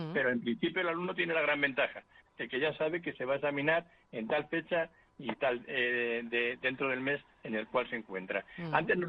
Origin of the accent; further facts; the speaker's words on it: Ávila, Castile and León, Spain; yo soy de Ávila, de la provincia de Ávila